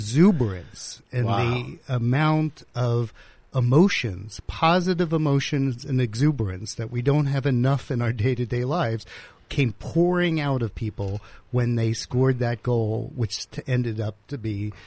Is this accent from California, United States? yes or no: no; Philadelphia, Pennsylvania, United States; I'm from Philadelphia. So the Eagles won this year.